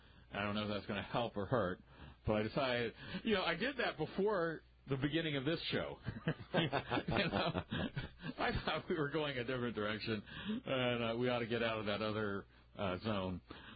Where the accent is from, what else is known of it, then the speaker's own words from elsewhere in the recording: Southern United States, United States; Well, way, way back, I grew up in the South during the days of desegregation in the 60s